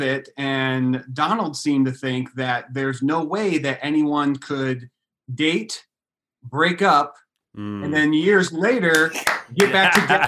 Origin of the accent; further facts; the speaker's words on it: Albion, Michigan, United States; We're from a small little city in Michigan called Albion.